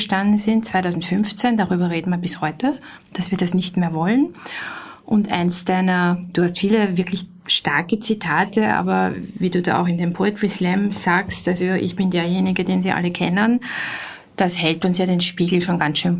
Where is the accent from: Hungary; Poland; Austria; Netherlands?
Austria; Vienna; wenn Sie mich jetzt als Österreicherin fragen oder als Wienerin